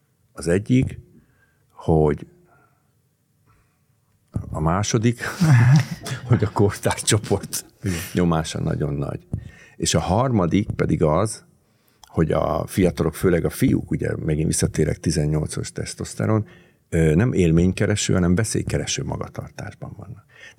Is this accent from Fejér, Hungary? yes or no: no; Budapest, Hungary; amikor én Óbudán nőttem fel, és a K-hídról ugráltak a fiúk a Dunába